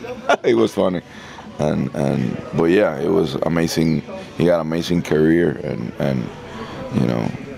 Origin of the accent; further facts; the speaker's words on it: Fort Lauderdale, Florida, United States; You know, we're from Fort Lauderdale. You know, we're very close